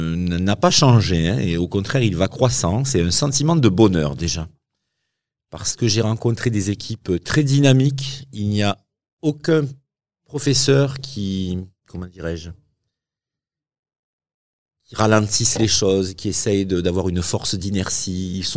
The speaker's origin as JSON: {"language": "French", "town": "Alès", "region": "Occitanie", "country": "France", "tie": "born there", "also_born_or_lived": "Montpellier", "said": "je suis gardois à la base, hein, je suis né à Alès, et donc j'ai aussi beaucoup vécu à Montpellier"}